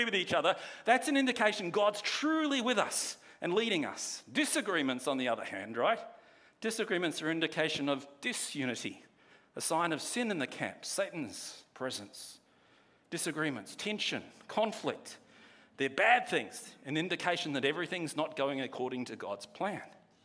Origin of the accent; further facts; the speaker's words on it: Australia; I am an Australian.